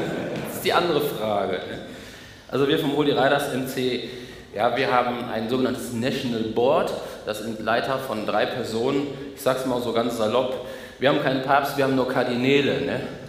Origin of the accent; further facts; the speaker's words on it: North Rhine-Westphalia, Germany; ich komme aus Ostwestfalen, habe die herrlichen drei Buchstaben auf meinem Motorrad und auf meinen Autos, LIP, Living in Paradise.